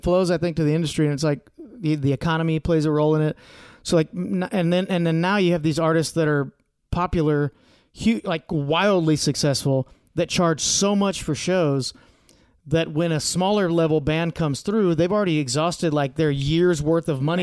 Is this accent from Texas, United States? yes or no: yes; Corpus Christi, Texas, United States; My Corpus. We have different moms. I grew up in Corpus